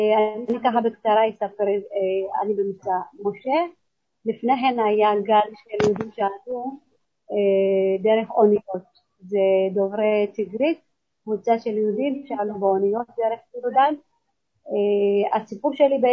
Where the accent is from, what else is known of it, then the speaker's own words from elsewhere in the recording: Ozba, Amhara, Ethiopia; also born or lived in Gondar; now in Israel; אני גרתי בכפר שקראו לו אוזבה, שזה ליד עיר קטנה גונדר. אז מיד שנולדתי הייתי באוזבה.